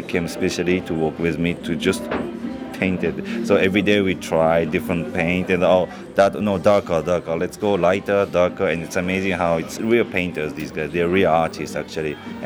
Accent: Paris, Île-de-France, France; I mean, I grew up in Paris

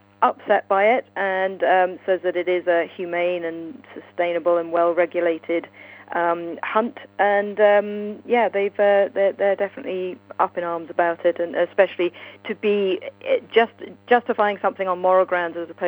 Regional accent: London, United Kingdom; now in Canada; obviously I'm originally from London

